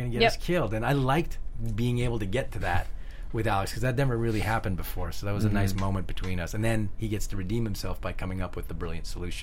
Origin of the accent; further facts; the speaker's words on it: Canada; He's a fellow Canadian, mm-hmm. so it's nice to have him because I'm from Canada as well.